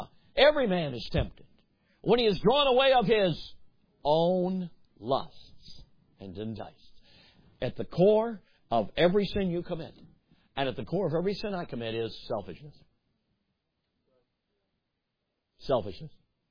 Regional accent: Chicago, Illinois, United States; now in Milwaukee, United States; I now live in Milwaukee. They call it soda. And I grew up in Chicago. We called it pop.

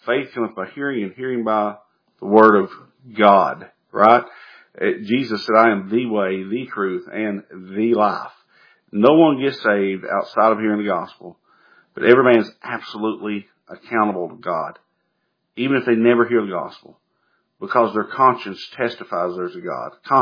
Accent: Kentucky, United States; born there; I was born in Kentucky.

